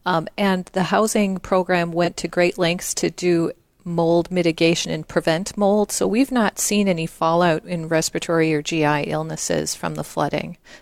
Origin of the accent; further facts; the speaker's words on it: Lindstrom, Minnesota, United States; now in Scandia, United States; I live in Scandia now. I work in the Osceola Medical Center and at the Outreach Scandia Clinic. I'm originally from Lindstrom, Minnesota.